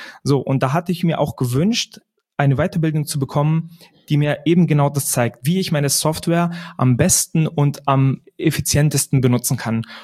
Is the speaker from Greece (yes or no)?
yes; Greece; Ich bin ja auch Grieche